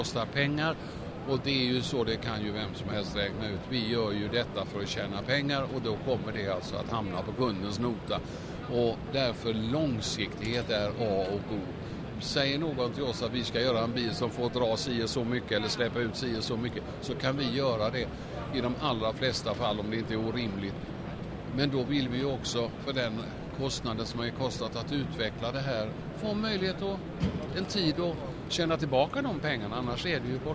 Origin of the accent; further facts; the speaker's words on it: Sweden; och sånt som svensk blir jag lite stolt över det